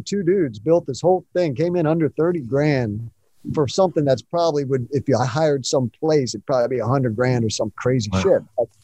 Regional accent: West Virginia, United States; Like, this was played in my house. I grew up in West Virginia.

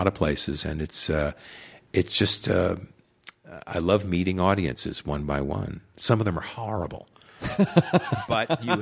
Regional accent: New York, United States; I grew up on Long Island, New York, and I thought, well, I'll probably always live in this house

